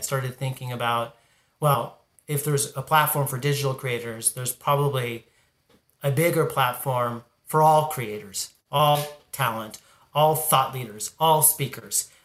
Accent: California, United States; I grew up in Southern California. I used to go to Disneyland every year for my birthday.

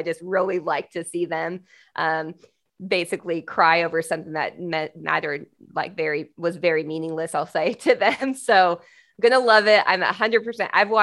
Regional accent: Michigan, United States; Because I'm from Michigan. So my homer.

